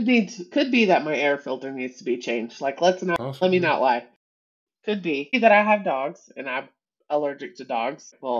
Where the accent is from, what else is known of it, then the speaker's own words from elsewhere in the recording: Texas, United States; I was like, they don't teach how to drive in the snow in Texas. Like, sorry, I'm from the South. We don't know anything about this.